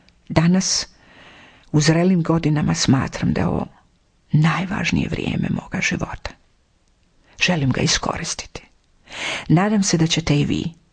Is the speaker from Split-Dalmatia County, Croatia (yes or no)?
yes; Split-Dalmatia County, Croatia; To se tako kod nas u Dalmaciji kaže